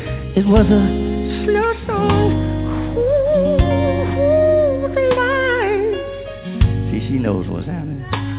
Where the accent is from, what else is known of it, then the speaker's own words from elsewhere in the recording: Ohio, United States; See, I'm from Ohio, you understand. And see, back in the day, we used to have the basement parties, see.